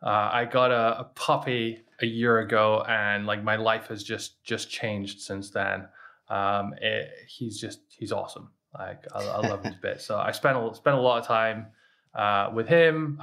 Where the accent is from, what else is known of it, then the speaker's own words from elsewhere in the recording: Scotland, United Kingdom; also born or lived in United States; for anyone who's wondering where my weird accent's from, I'm Scottish, but I used to live in America. So I have this weird hybrid thing going on.